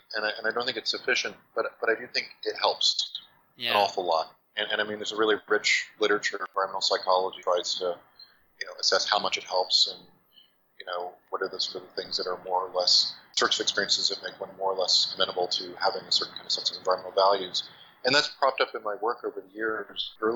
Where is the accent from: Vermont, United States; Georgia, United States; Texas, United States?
Georgia, United States; Covington; Well, I grew up in rural Georgia. Mm-hmm. I was born in Atlanta. My parents moved pretty soon after I was born, and I spent about half, the first half of my childhood in a place called Covington, Georgia, just east of Atlanta